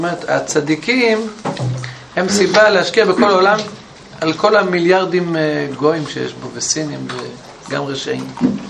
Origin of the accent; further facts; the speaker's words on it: Mevo Horon, West Bank, Israel; אני גדלתי במשק במבוא חורון, ראיתי הרבה סוסים רצים.